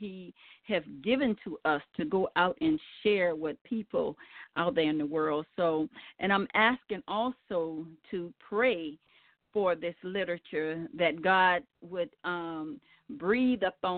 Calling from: Baton Rouge, Louisiana, United States; I'm calling from Baton Rouge, Louisiana.

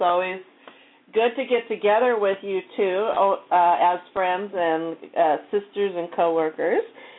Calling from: Washington, United States; And I come to you from Southwest Washington State.

